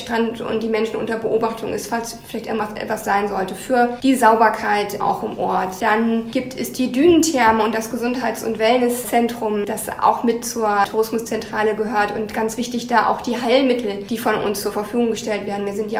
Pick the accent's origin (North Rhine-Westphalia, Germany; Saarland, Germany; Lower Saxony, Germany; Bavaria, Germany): Lower Saxony, Germany; Also ich komme eigentlich aus Niedersachsen und würde mich von daher schon auch als Norddeutsche sehen und habe mich sozusagen jetzt noch weiter in den Norden vorgearbeitet.